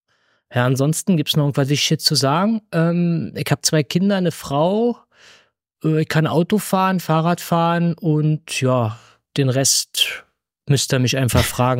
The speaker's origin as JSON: {"language": "German", "region": "Berlin", "country": "Germany", "said": "ich komme aus Berlin. Ich bin 1977 in Ost-Berlin geboren"}